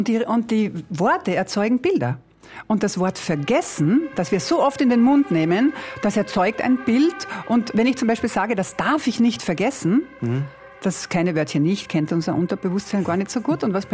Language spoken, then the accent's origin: German; Carinthia, Austria; Und da komme ich sehr, sehr gerne als Kärntnerin zurück in meine Heimat